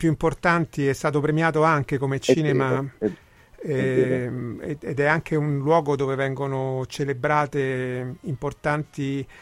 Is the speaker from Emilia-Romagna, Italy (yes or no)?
no; Rome, Lazio, Italy; Io, da romano e appunto non coevo di questo racconto, ma perché sono leggermente più giovane